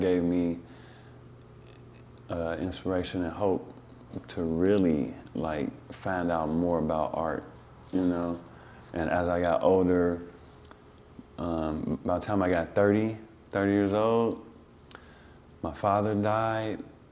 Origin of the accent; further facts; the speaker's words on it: Chicago, Illinois, United States; moved away as an adult; now in Sacramento, United States; I'm not from here. I'm from Chicago, you know what I'm saying? Born and raised out there.